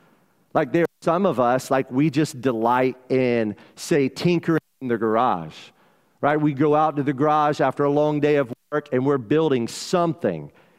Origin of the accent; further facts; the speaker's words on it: South Carolina, United States; Now, growing up in South Carolina, we study the Great Lakes. We look at pictures of the Great Lakes. But we've never been on a Great Lake.